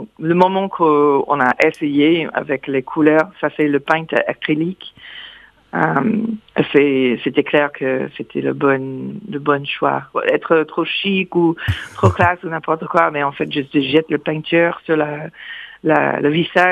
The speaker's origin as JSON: {"language": "French", "country": "United States", "accent": "American", "second_language": "French", "said": "mon accent, c'est encore toujours super fort, parce que je parle avec la mélodie américaine, quoi."}